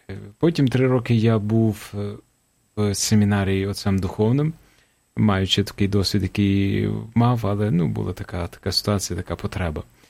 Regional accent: Ternopil, Ternopil Oblast, Ukraine; born there; Я народився в Тернополі.

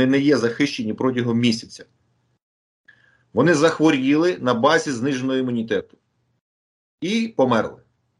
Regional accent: Vinnytsia, Vinnytsia Oblast, Ukraine; now in Kyiv, Ukraine; я сам вінничанин, ну, у вінницьких там своїх колег і так далі. В Києві, ну от я зараз там фізично в Києві знаходжуся.

